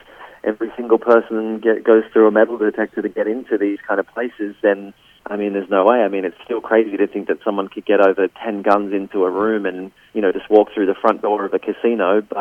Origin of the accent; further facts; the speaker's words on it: Australia; It's just a very surreal experience being an Aussie.